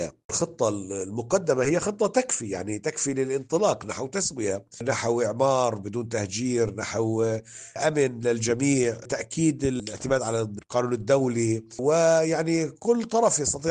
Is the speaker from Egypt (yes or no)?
no; Palestine; وإحنا كفلسطينيين أيضا